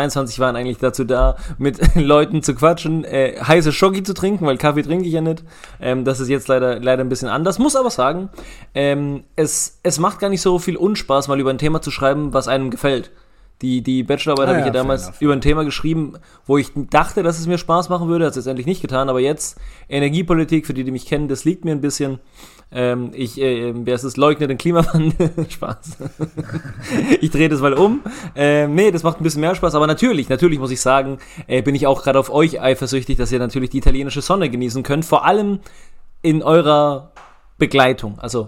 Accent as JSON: {"language": "German", "country": "Ecuador", "second_language": "German", "said": "ich komme aus Ecuador, und falls ihr das nicht wisst."}